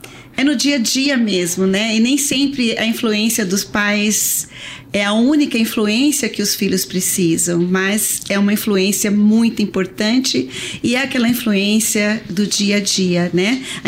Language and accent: Portuguese; Porto Alegre, Rio Grande do Sul, Brazil; also born or lived in Novo Hamburgo / California; now in United States; Morei 11 anos na Califórnia, no Vale do Silício, mas eu sou gaúcha.